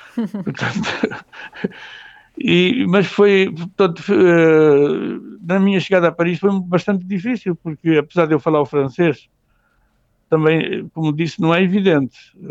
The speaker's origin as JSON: {"language": "Portuguese", "country": "Portugal", "said": "do jeito hospitaleiro que nós somos portugueses"}